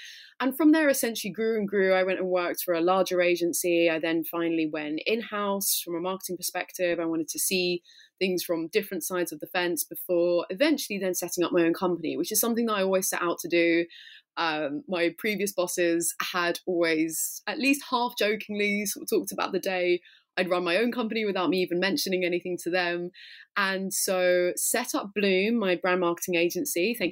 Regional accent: London, United Kingdom; born there; I was born here in London, UK, to a British mum, Italian dad.

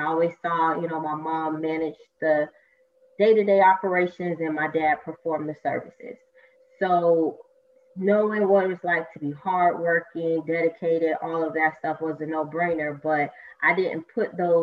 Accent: Miami, Florida, United States; now in Jacksonville, United States; I am from Miami, and me and my husband moved to Jacksonville a couple of years ago when we had our second child.

